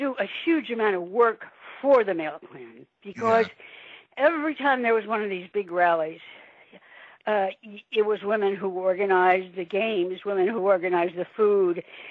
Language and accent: English; Portland, Oregon, United States; There's a great story in the book that I love because it's from my hometown. It's Portland